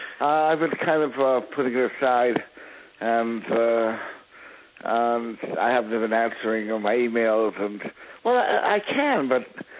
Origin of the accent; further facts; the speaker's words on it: Canada; now in Israel; Originally, Middle Canada.